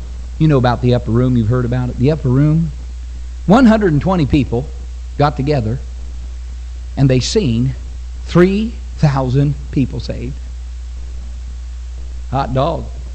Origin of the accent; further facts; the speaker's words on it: West Virginia, United States; You could just be a dumb old country boy like me and figure it out. I'm from West Virginia, the place of barefoot women and toothless men.